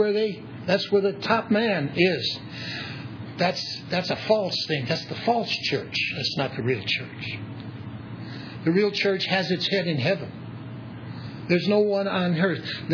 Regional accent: Wilmette, Illinois, United States; I was raised in Wilmette.

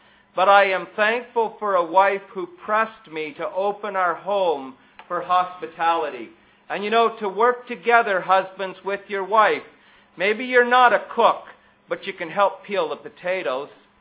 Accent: Canada; I'm always asked never to evangelize on the street because I'll be let go as a Canadian, but they're left behind as the targets for persecution.

